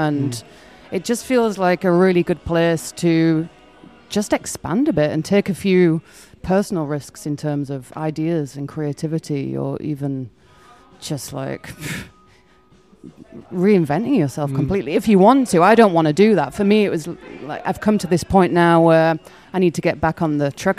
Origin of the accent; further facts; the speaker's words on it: York, Yorkshire and the Humber, United Kingdom; now in Germany; I'm from York. I'm from North originally. North. Yeah.